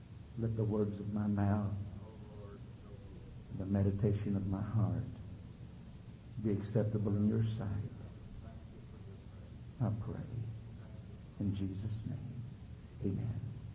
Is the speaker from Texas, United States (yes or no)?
yes; Houston, Texas, United States; And I remember growing up in Houston, and there was no air conditioning at our house.